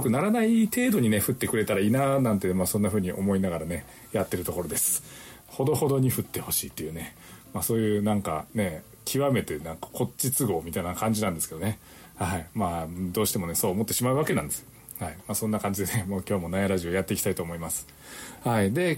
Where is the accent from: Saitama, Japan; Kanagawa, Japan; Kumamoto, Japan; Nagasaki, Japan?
Nagasaki, Japan; 私のね、出身のね、島原半島の方もね